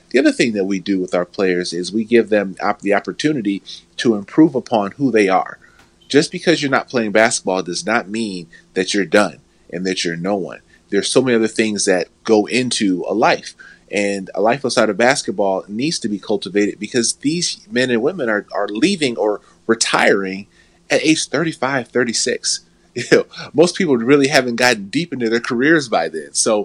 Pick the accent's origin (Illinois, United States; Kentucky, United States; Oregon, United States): Illinois, United States; Chicago; I mean, for me personally as a fan, you know, growing up in Chicago, watching that, that was great.